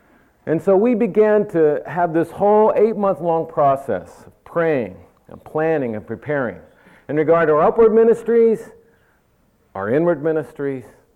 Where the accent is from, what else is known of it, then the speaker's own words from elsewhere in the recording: Pennsylvania, United States; I grew up in Western PA.